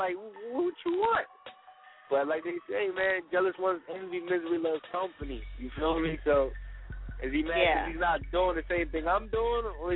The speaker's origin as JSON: {"language": "English", "region": "New Jersey", "country": "United States", "said": "Yeah, I'm originally from Jersey."}